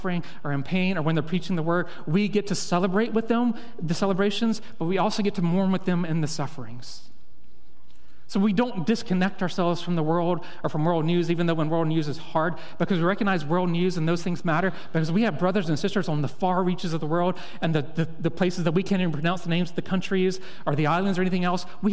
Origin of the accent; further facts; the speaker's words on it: the South, United States; And I know I'm from the South, and so y'all don't think we're the smartest people in the South